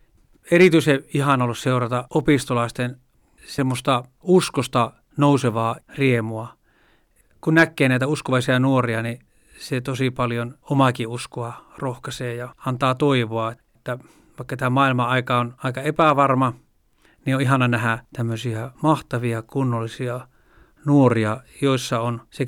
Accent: Paltamo, Kainuu, Finland; ja tulen Paltamosta, Kainuusta.

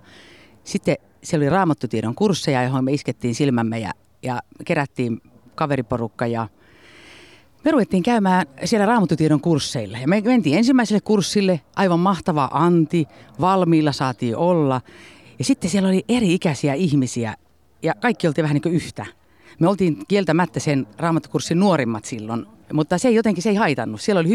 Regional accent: North Ostrobothnia, Finland; Mä oon Pohjois-Pohjanmaalta kotosi

